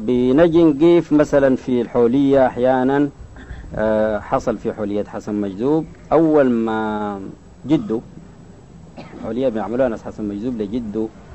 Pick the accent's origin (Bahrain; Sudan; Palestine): Sudan; Omdurman, Khartoum; نحن عندنا في أم درمان الذكر في قبة شيخ حمد النيل، كنا بنمشي له كثير